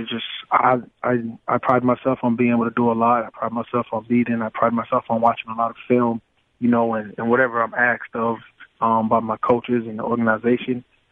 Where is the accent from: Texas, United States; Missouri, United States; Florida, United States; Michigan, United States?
Florida, United States; You know, growing up in Florida, that's the culture.